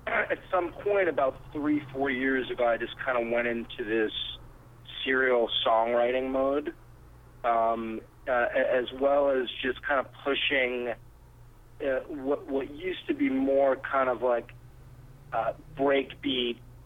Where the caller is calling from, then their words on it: New York City, New York, United States; I'm calling you from New York City.